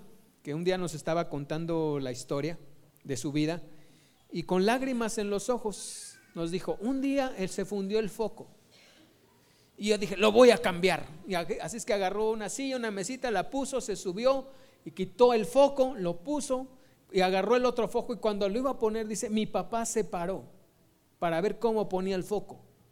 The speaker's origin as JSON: {"language": "Spanish", "country": "Mexico", "said": "Pero ustedes tienen el concepto de los mexicanos que los mexicanos somos bien orgullosos"}